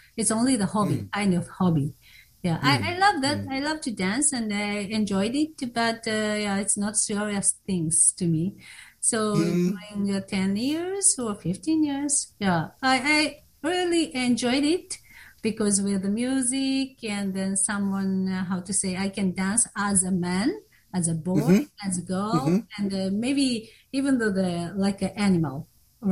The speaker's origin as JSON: {"language": "English", "region": "Kyoto", "country": "Japan", "tie": "born there", "second_language": "English", "said": "I was born in Kyoto, and after that, because of my daddy's job, I moved all over the Japan."}